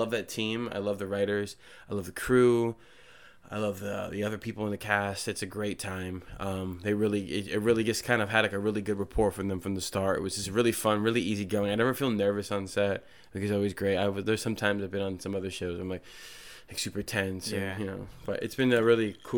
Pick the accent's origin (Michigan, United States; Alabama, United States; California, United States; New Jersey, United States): New Jersey, United States; Trenton; Went to Mercer County Community College. In Trenton, where I'm from. I'm originally from Trenton, New Jersey.